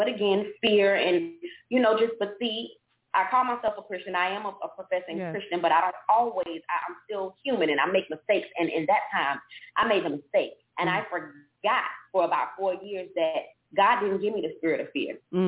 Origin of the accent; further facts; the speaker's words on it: Fort Lauderdale, Florida, United States; I am from Fort Lauderdale, Florida. That is about maybe 15, 20 minutes away from Miami. Yeah, I'm a little girl from Lauderdale.